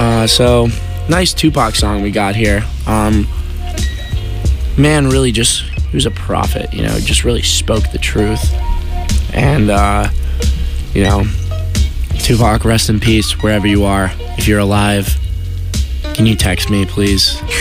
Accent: Fort Lauderdale, Florida, United States; That's actually very near my hometown. I'm from Fort Lauderdale.

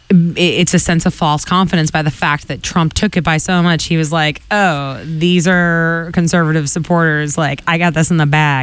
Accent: United Kingdom; accent: British; it doesn't properly convey my British accent.

